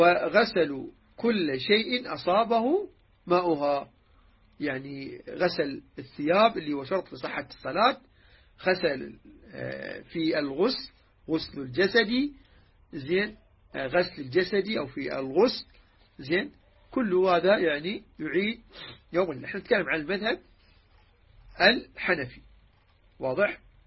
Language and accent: Arabic; Iraq; كما يقال عندنا بالعراق،